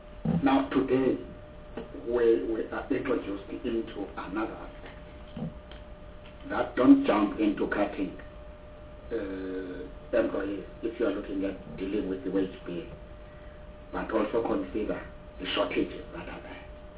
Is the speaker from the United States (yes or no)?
no; Pakistan; Chair, we are from Pakistan. I can narrate a short story about Transcar